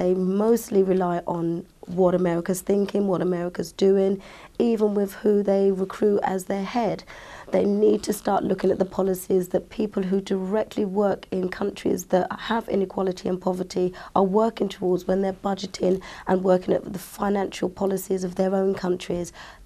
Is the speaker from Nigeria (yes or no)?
yes; Nigeria; I'm a Nigerian.